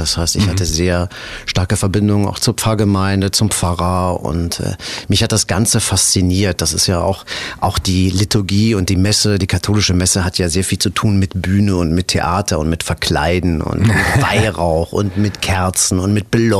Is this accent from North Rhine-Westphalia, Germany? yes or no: yes; Kleve, North Rhine-Westphalia, Germany; also born or lived in Neuss; Also ich bin dann aufgewachsen in Kleve, also am Niederrhein, das auch am Niederrhein. Und bin dann aber auch bald nach Neuss gekommen, ins Internat.